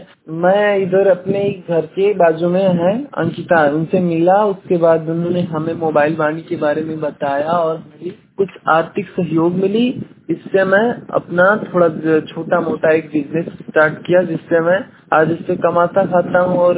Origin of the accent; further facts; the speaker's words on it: Ramuapur, Uttar Pradesh, India; ग्राम रामुआपुर थाना पचपड़वा जिला बलरामपुर का निवासी हूँ।